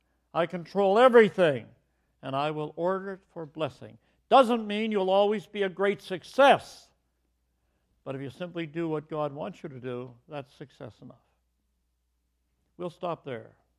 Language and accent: English; Pittsburgh, Pennsylvania, United States; I was raised near Pittsburgh. Our farm was outside the city. I was actually born in Pittsburgh, but our little farm was outside the city.